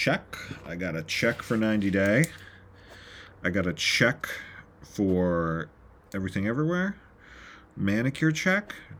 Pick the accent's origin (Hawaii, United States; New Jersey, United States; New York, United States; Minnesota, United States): New Jersey, United States; Of course, I'm from New Jersey, so I spent, there was a year or two when I just had a full set of acrylics